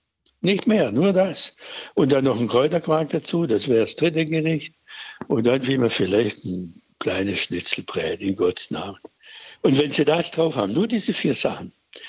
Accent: Schwäbisch Gmünd, Baden-Württemberg, Germany; Ich bin in Schwäbisch Gmünd aufgewachsen, mitten in einer italienischen Community.

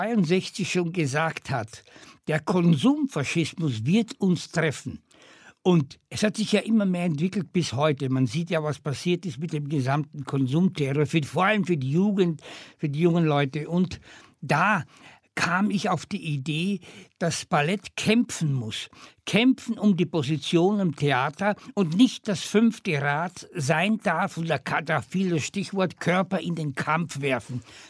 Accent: Carinthia, Austria; Also es war ungefähr auf 900 Meter Höhe, wo ich groß geworden bin, ja.

